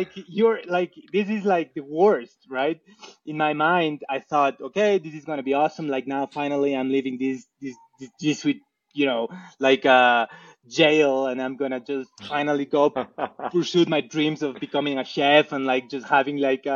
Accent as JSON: {"language": "English", "town": "Quito", "region": "Pichincha", "country": "Ecuador", "said": "the director of this high school in Quito, I'm from Quito, Ecuador"}